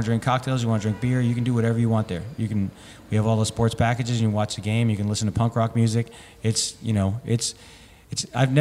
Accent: New Jersey, United States; Just throwback to growing up in New Jersey, you know?

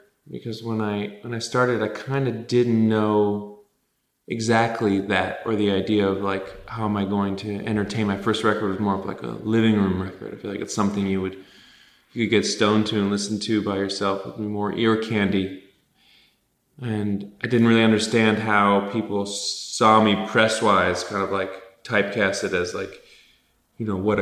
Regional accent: Tarzana, California, United States; I was born in Van Nuys and grew up in Tarzana.

